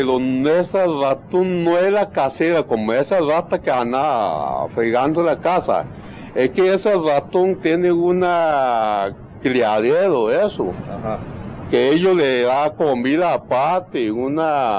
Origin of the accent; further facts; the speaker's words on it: Hong Kong; born there; Spanish is a second language; Sí, yo nací en Hong Kong.